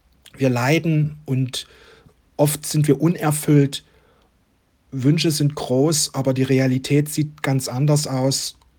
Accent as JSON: {"language": "German", "region": "East Germany", "country": "Germany", "tie": "born or raised there", "said": "Ich bin ja im Osten groß geworden."}